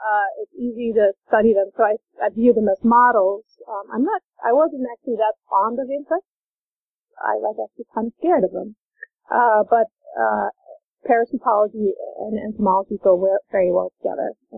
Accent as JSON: {"language": "English", "country": "Netherlands", "lives_now": "United States", "said": "I first started at a community college when I first came to the U.S. I'm from the Netherlands, and so I started at a community college"}